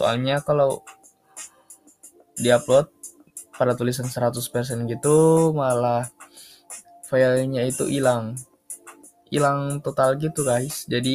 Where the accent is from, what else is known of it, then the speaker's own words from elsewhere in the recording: Gorontalo, Indonesia; Gua berasal dari Gorontalo, dari Sulawesi.